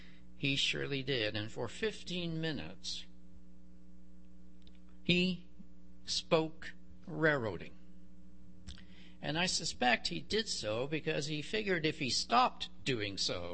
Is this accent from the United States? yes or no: no; Canada; I'm from Canada.